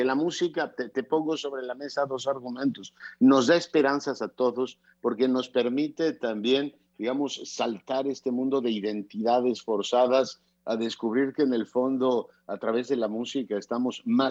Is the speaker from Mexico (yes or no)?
yes; Mexico; soy mexicano, periodista